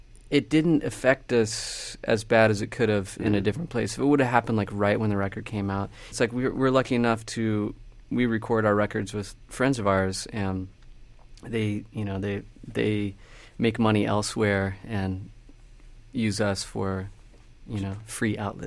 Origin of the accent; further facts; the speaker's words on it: Oklahoma, United States; Where I grew up in Oklahoma, I was listening to a lot of Top 40.